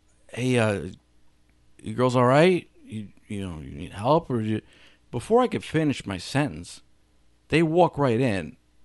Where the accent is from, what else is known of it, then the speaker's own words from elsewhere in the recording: New York, United States; we're from Rockland.